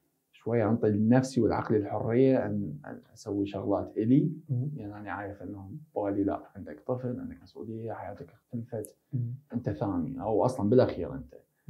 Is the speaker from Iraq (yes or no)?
yes; Iraq; moved away as an adult; now in London, United Kingdom; قبل كنت اقول 2017 هي اصعب سنة عندي. هي السنة اللي تزوجت بيها، اللي طلعت من العراق بيها،